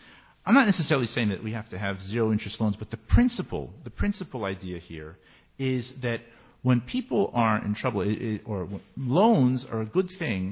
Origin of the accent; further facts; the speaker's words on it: United States; Us, I should say the Americans. I'm American.